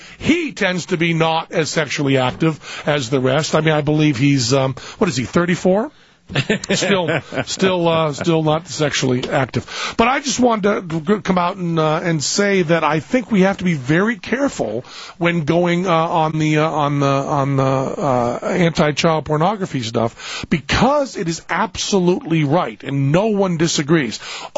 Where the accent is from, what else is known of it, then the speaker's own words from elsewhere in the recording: Greenfield, Massachusetts, United States; I'm from Greenfield, Massachusetts, and this was up in Brattleboro, which is just spitting distance.